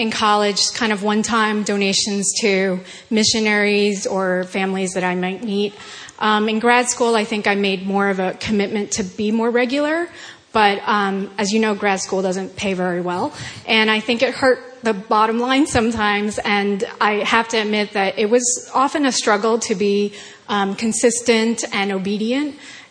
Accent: Newton, Massachusetts, United States; So we're from Newton. We attend Watertown campus.

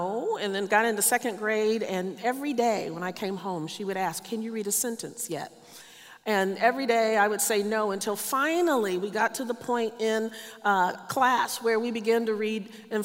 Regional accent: the South, United States; I grew up in the South. I grew up in one of those old kind of Pentecostal kind of churches.

